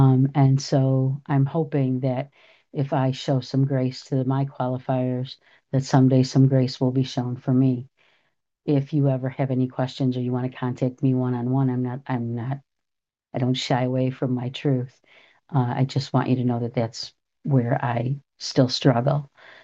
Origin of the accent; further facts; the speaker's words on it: New York, United States; I took a few notes because I'm from New York and I can talk.